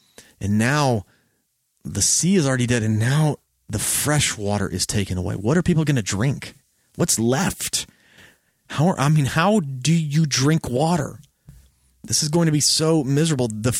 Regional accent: Texas, United States; You know, I'm from Texas, and I can totally see that happening.

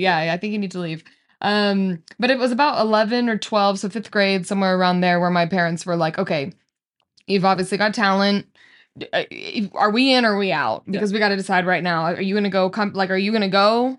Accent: Orem, Utah, United States; I'm from Orem.

